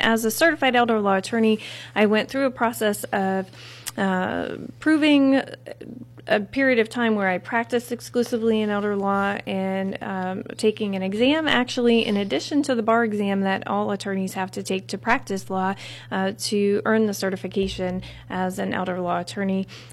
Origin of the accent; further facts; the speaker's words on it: Renfrew, Pennsylvania, United States; I grew up in Renfrew, went to Butler High School, and I've been practicing here in the Butler area for the last 6 years.